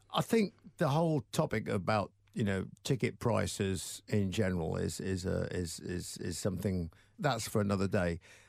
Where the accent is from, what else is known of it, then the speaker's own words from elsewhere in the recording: Sheffield, Yorkshire and the Humber, United Kingdom; I was brought up in Sheffield